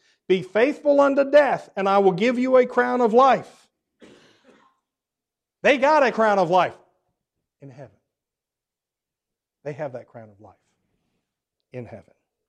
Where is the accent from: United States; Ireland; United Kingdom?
United Kingdom; England; I am an English person, so sometimes I have to remind myself of that.